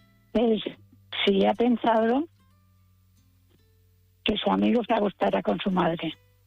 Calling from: Valencia, Valencian Community, Spain; Somos de Valencia.

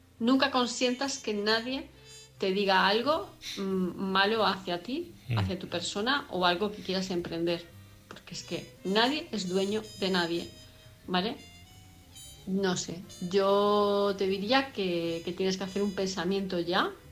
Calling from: Palma de Mallorca, Balearic Islands, Spain; de Palma de Mallorca.

